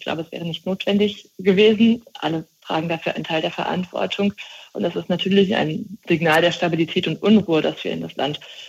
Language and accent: German; Rhineland, Germany; Ich komme aus dem Rheinland, da wurden ganze Dörfer umgesiedelt.